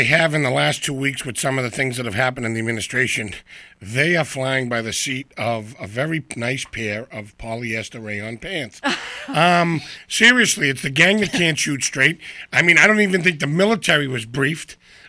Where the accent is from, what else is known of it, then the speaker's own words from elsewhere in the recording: United States; I'm an American. I want the president to succeed.